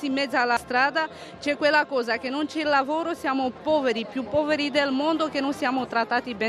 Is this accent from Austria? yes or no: no; Romania; Italian is a second language; now in Milan, Italy; Io sono una Rom … vengo dalla Romania, abito a Milano